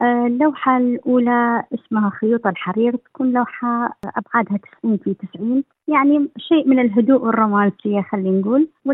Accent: Baghdad, Baghdad Governorate, Iraq; now in Australia; لأن أنا من بغداد،

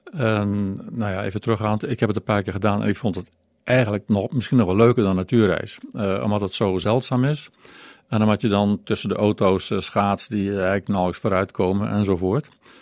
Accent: Oosterbeek, Gelderland, Netherlands; En ik ben geboren en getogen in Oosterbeek. Daar is eigenlijk geen ijs in de buurt.

